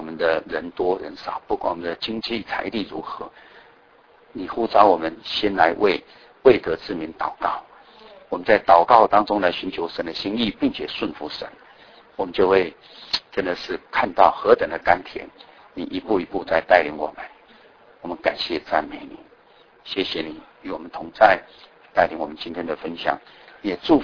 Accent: Indonesia; 别人看我们是印尼的土人、野蛮人、番人

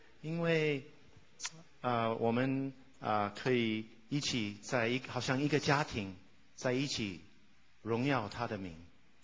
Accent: Taiwan; now in United States; 我的心是在中国，我在台湾长大，我小时候学了一点那个台语，真歹势吼，我袂晓讲。

